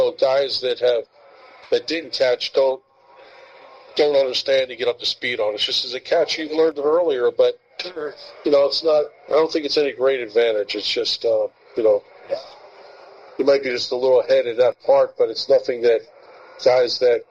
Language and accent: English; Philadelphia, Pennsylvania, United States; When I grew up in Philadelphia, every catcher I ever saw, it was a badge of honor to make a play at the plate.